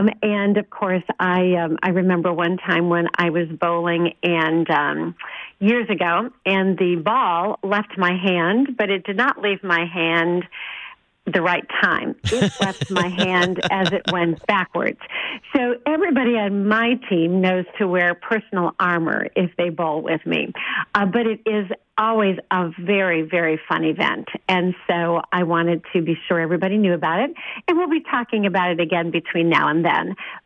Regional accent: Minnesota, United States; Now that I'm back in Minnesota full-time, I am going to be traveling with my cousin down to my hometown the week of Christmas

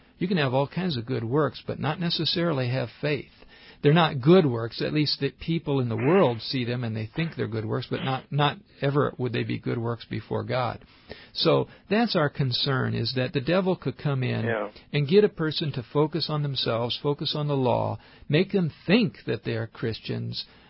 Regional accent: Indianapolis, Indiana, United States; I grew up elementary school in Indianapolis.

